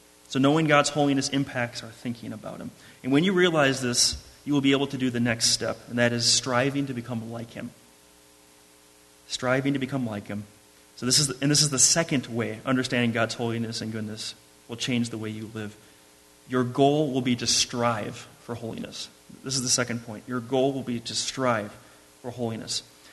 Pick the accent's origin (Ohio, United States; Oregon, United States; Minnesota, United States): Minnesota, United States; Now, I came from Lake Minnetonka, which is quite possibly one of the most used lakes in all of America.